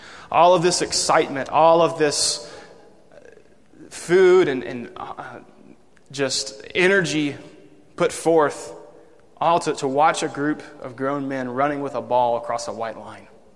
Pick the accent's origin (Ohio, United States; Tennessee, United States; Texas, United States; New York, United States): Tennessee, United States; I grew up in Tennessee, even though I was a Georgia Bulldog fan